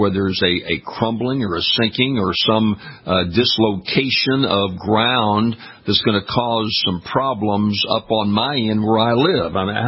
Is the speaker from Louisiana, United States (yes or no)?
yes; Louisiana, United States; You know, down in my home state of Louisiana back in the 50s, you just kind of, put a nail in the ground and oil would pop up.